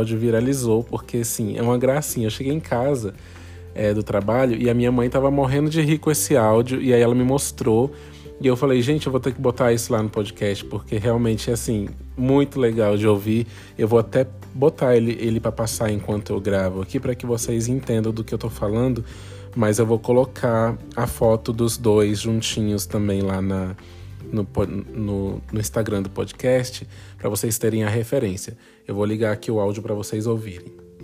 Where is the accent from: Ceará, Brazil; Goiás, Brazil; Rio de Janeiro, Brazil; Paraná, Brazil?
Rio de Janeiro, Brazil; tenho 27 anos e sou do Rio.